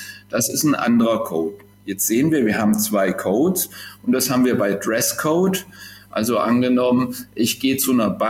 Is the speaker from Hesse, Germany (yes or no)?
yes; Kassel, Hesse, Germany; born or raised there